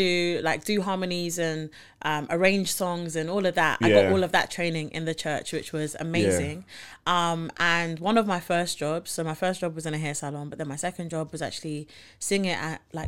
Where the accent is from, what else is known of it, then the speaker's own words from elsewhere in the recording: Nigeria; Obviously, I'm Nigerian, so the Niger side with me.